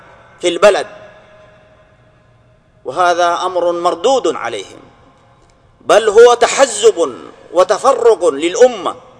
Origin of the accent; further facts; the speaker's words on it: Saudi Arabia; أننا في بلدنا المملكة العربية السعودية